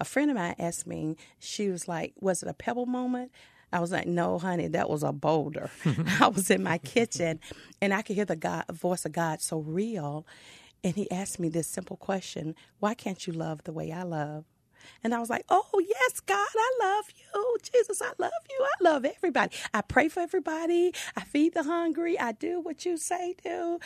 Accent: Gay, Georgia, United States; That was a church I grew up in Gay, Georgia. And I actually left when I, you know, I moved off to college.

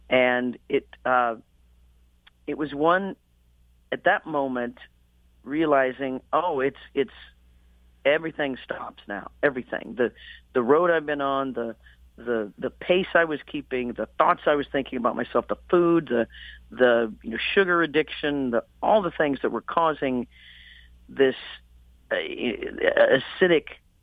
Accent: Midwest, United States; But I grew up in the Midwest, and I grew up in the 60s and 70s.

